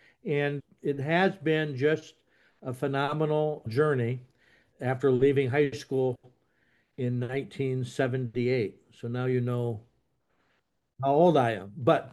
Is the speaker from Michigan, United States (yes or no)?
yes; Michigan, United States; Well, I was born and raised in Metro Detroit area in Michigan, a little small town south of Detroit.